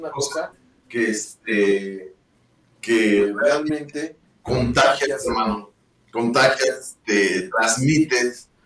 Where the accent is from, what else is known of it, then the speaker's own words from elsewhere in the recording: Huamantla, Tlaxcala, Mexico; acá en mi tierra, acá en Guamantla